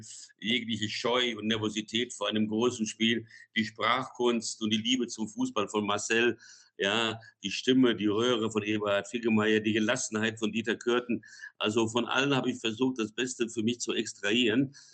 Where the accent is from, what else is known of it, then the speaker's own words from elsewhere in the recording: Brazil; seit 1966 am Radio in Brasilien, wo ich aufgewachsen bin